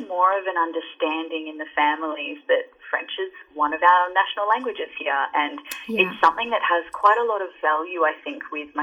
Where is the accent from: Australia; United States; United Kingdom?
Australia; So I grew up in Australia. I just moved here last year, actually. So I went to, I grew up in a beach town in Australia near the coast and grew up surfing and doing lots of outdoors activities.